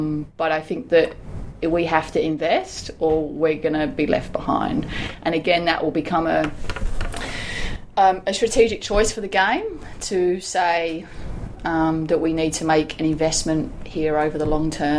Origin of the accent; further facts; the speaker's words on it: London, United Kingdom; I come from the UK, I come from London, but my mum is from Manchester